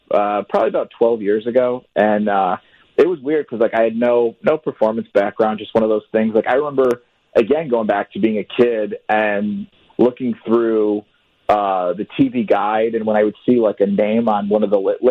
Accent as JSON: {"language": "English", "region": "Indiana", "country": "United States", "lives_now": "Chicago, United States", "said": "Originally from Northwest Indiana. Been in Chicago for quite a while now, so I consider myself more of a Chicagoan, I think, than a Hoosier at this point."}